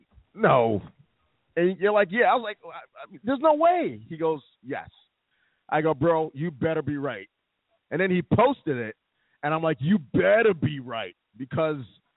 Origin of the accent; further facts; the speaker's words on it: New York, United States; You know, I hate everything Philadelphia. I'm a New Yorker.